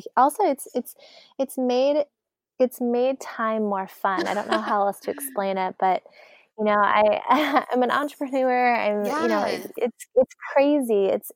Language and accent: English; Arizona, United States; You know, we grew up in Arizona, so that kind of Native American foundation is in us as well.